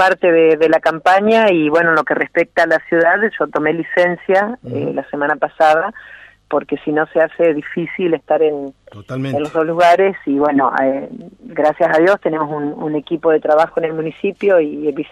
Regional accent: Villaguay, Entre Ríos, Argentina; Soy oriunda de Villaguay.

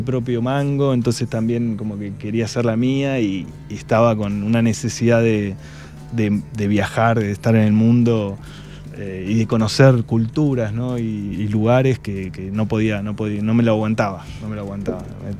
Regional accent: Bahía Blanca, Buenos Aires Province, Argentina; Igual era en Bahía Blanca, de donde soy, era muy exigente también.

